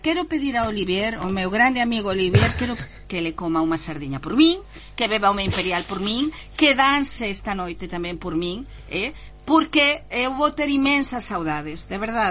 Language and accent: Portuguese; Spain; Portuguese is a second language; eu neste caso como espanhola e boa conhecedora da situação do meu país